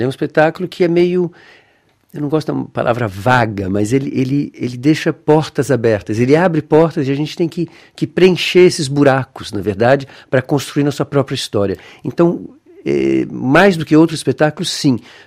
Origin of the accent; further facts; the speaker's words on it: Brazil; E eu acho que isso, por exemplo, é um dos aspectos que eu tenho como brasileiro que eu boto no meu trabalho, que eu incluo de uma maneira até voluntária.